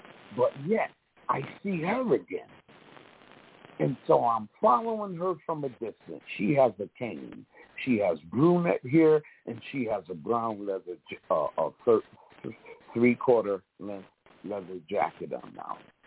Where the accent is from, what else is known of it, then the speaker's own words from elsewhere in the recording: Ansonia, Connecticut, United States; I grew up in Ansonia Derby, Connecticut.